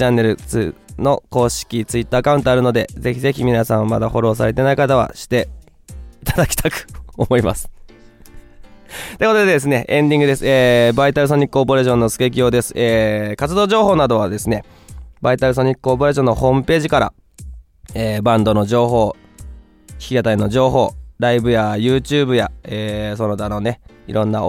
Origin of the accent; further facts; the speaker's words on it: Fukuoka, Japan; 俺福岡の人なのになんで言い方変えない。